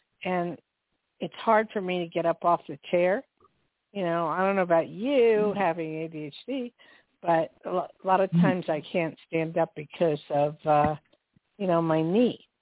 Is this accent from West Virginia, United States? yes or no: no; New Jersey, United States; And I'm from Jersey. I was born and raised in Jersey, and I spent half my life in New York, and I love it.